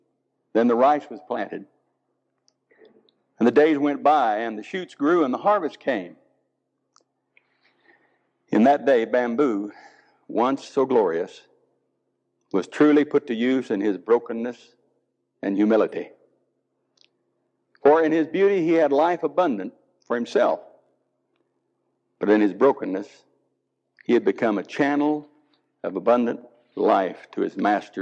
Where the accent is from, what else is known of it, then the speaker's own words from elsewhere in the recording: Oklahoma, United States; accent: Oklahoma; is my Oklahoma accent bothering you all?